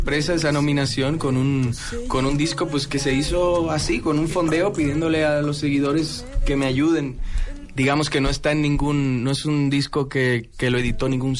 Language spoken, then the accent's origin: Spanish; Dominican Republic; also born or lived in Spain; now in Mexico; Pero soy dominicano.